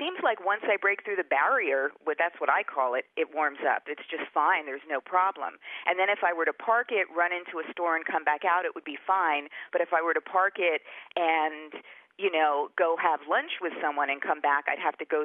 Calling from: Oakland, California, United States; I'm calling from Oakland, California.

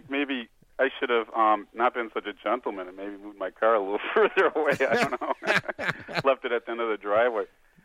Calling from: Minnetrista, Minnesota, United States; from Minnetrista, Minnesota.

